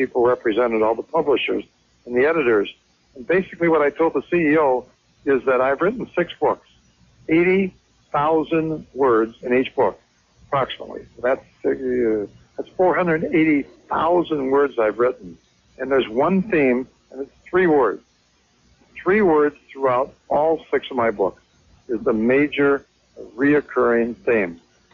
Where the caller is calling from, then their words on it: Phoenix, Arizona, United States; I'm calling from Phoenix.